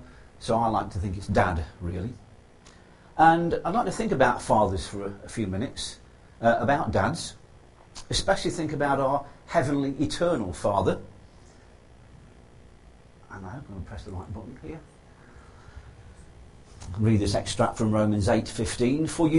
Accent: Yorkshire and the Humber, United Kingdom; I come from North Lincolnshire, the other side of the country almost, on the eastern part of the UK, and we always got bad winters

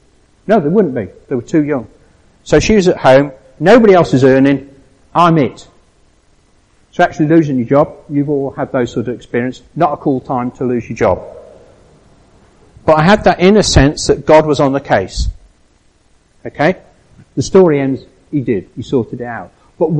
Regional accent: United Kingdom; But we're British and we know how to do it all the time, don't we?

